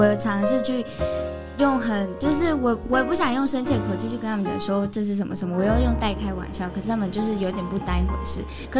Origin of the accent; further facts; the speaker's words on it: Taoyuan, Taiwan; 嗨，大家好，我是来自桃园的